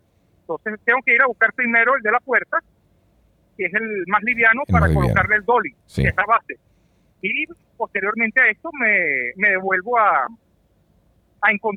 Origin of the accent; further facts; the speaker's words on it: Texas, United States; Yo soy mi de Texas.